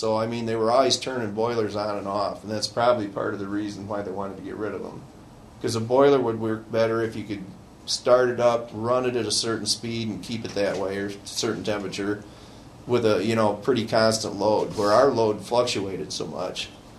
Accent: Detroit, Michigan, United States; I guess after growing up in Detroit and after the riots, seeing how the whole attitude changed down there, one reason I won't live in Detroit is the people's attitudes.

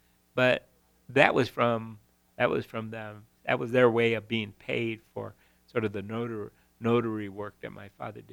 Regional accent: Pontiac, Michigan, United States; And the rest of us, there's, so the other seven children were born in Pontiac. Born and raised in Pontiac.

